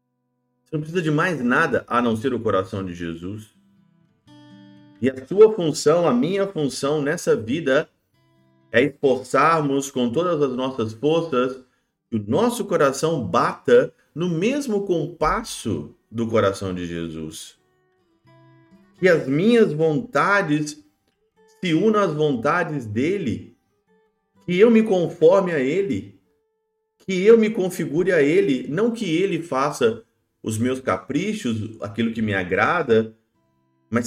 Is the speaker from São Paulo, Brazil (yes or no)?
no; Ouro Branco, Minas Gerais, Brazil; Desde criança, sempre participava de uma missa em Miguel Burnier, perto de Ouro Branco, que é a minha cidade natal.